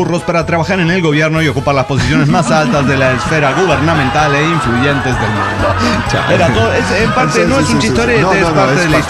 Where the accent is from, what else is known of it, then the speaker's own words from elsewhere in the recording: Tarija, Bolivia; de Tarija, Bolivia.